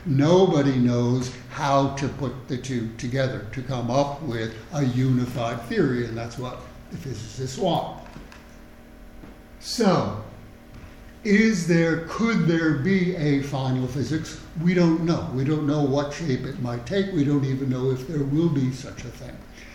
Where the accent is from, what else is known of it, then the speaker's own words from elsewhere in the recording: United States; And I'm obviously an American, and in the United States we see all sorts of nice little illustrations